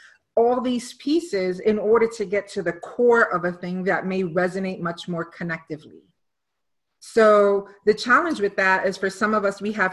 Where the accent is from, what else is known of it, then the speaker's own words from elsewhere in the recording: New York, United States; born there; that looked like just being Puerto Rican, but more like a New Yorican, because I was born in New York.